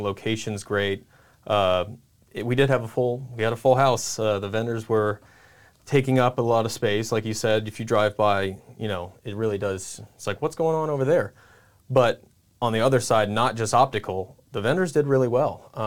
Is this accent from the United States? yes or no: yes; Kearney, Nebraska, United States; Yeah, so I'm born and raised in Kearney. I've lived all over the last couple years, and when I moved back